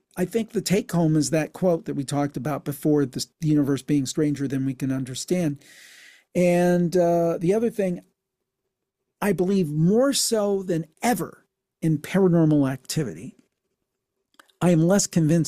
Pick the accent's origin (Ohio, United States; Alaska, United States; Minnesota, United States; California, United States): Ohio, United States; Cleveland; I'm from the Cleveland, Ohio area.